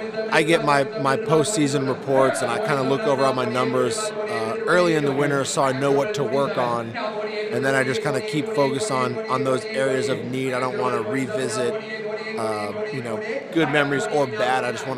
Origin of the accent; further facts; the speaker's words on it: Florida, United States; No posters, but growing up in South Florida, I was a big Marlins fan.